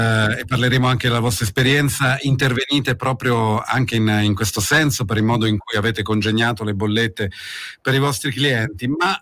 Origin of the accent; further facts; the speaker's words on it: Battipaglia, Campania, Italy; Allora siamo conterranei, io sono di Battipaglia